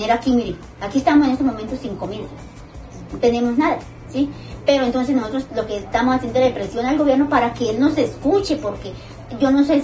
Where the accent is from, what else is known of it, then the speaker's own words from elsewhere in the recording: Tolima, Colombia; Hay otra gente que viene del Meta, en iguales de condiciones como venimos nosotros del Tolima.